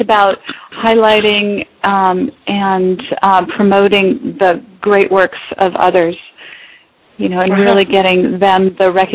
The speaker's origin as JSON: {"language": "English", "region": "East Coast", "country": "United States", "tie": "born or raised there", "said": "I grew up on the East Coast, and the winters are long there."}